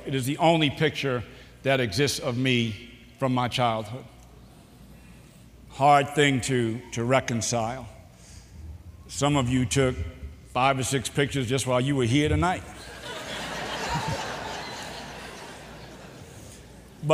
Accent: Boston, Massachusetts, United States; now in Chicago, United States; And so I would say, no, I'm not. I'm from Boston.

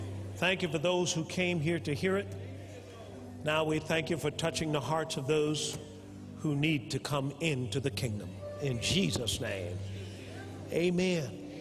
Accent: Tuskegee, Alabama, United States; as a child, I was brought up in Alabama, in Tuskegee, and my dad and mom took me to church.

